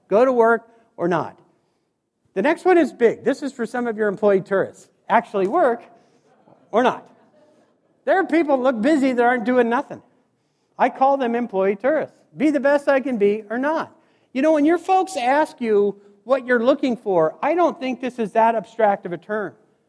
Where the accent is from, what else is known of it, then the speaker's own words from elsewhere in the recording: Montana, United States; This is a hospital in Helena, Montana. I grew up in Montana.